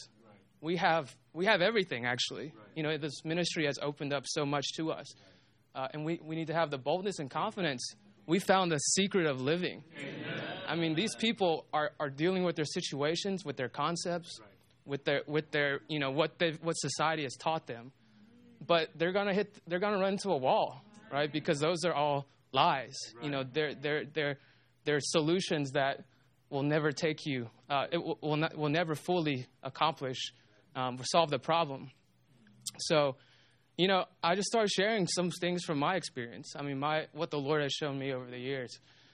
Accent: the South, United States; I grew up in the South. It's a Bible Belt. Everybody's a Christian.

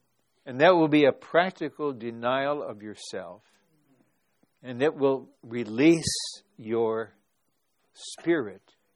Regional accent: United States; no thought that I'm an American, that I'm a white man, that I'm of Northern European descent, that I'm from a blue-collar family.

